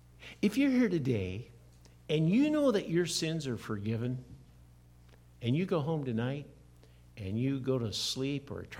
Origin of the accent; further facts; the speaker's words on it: Iowa, United States; I grew up in Iowa, and I remember in a confirmation class or a youth group meeting, we had a special speaker.